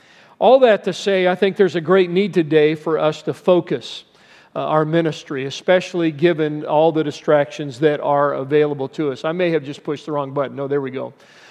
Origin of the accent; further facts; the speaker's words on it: Albuquerque, New Mexico, United States; now in Colorado, United States; told people I was from New Mexico, they thought I lived in a foreign country, but it is a state just below Colorado where I live now.